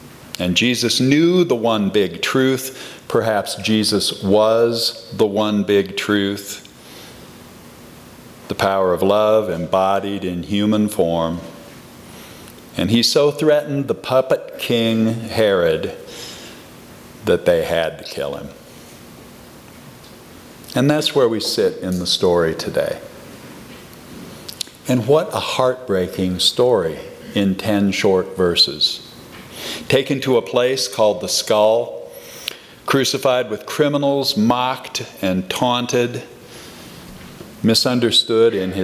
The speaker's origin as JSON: {"language": "English", "country": "United States", "said": "First is, of course, I'm an American. I was born in the middle of the 20th century"}